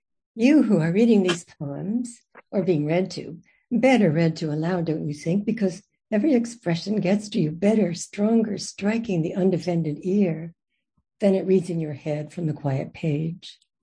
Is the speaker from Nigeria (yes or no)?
no; Canada; now in Astoria, United States; Therefore, not so wild and woolly if I'm Canadian.